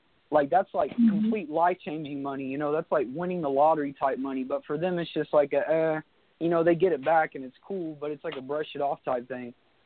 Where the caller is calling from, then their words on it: Delaware, United States; I'm calling from Delaware.